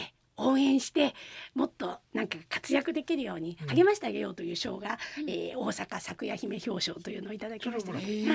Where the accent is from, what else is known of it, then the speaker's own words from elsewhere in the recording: Hyogo, Japan; 自分が兵庫県で生まれ育って